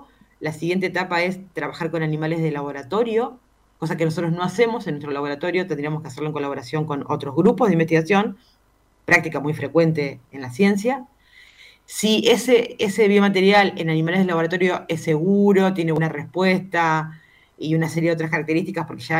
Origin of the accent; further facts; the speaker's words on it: Camilo Aldao, Córdoba, Argentina; vengo de Camilo Aldao, tiene 5.000 habitantes, está en el interior, en el sudeste cordobés.